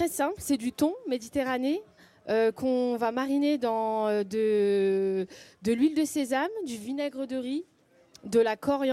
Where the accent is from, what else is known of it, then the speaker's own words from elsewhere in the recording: Paris, Île-de-France, France; now in Mougins, France; je suis venue à Mougins, parce que je suis parisienne de base.